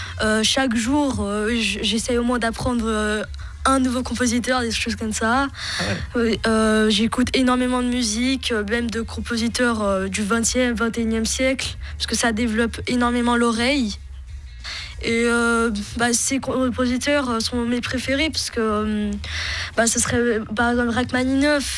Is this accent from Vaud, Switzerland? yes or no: no; Geneva, Switzerland; Je vais essayer de donner des frissons aux gens, aux Genevois. Mais je suis vraiment fière d'être suisse, du coup.